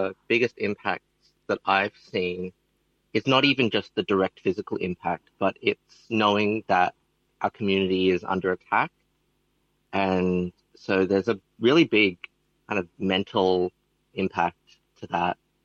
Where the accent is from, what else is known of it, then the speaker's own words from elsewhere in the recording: Brisbane, Queensland, Australia; I'm from Maganjin in Queensland, also known as Brisbane.